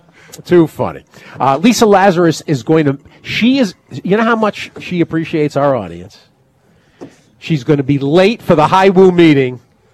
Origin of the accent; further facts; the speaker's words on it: New England, United States; there's certainly growing up in New England, there were certain, including my own high school, these tiny little